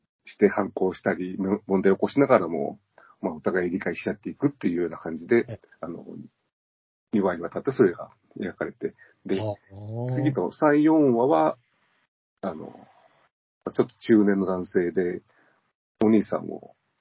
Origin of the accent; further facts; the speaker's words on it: Nagoya, Aichi, Japan; 地元の、私、名古屋ですけれども